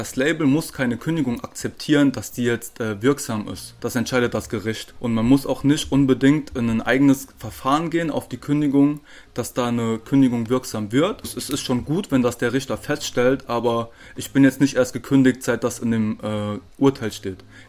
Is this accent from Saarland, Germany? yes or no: yes; Saarland, Germany; now in Cologne, Germany; Ich komme eigentlich aus dem Saarland, aus einem kleinen Dorf, da wohnt auch noch meine Familie, meine Freunde sind auch alle dort noch. Ich bin dann nach Köln gezogen, ins belgische Viertel